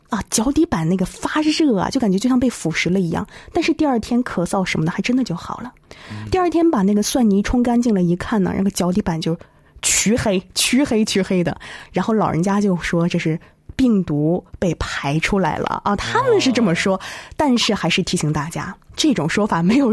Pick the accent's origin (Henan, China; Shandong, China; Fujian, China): Shandong, China; 身为一个山东人啊，我是山东人哈，我们当地这个对大蒜的热爱啊可是真的是不用我多说哈。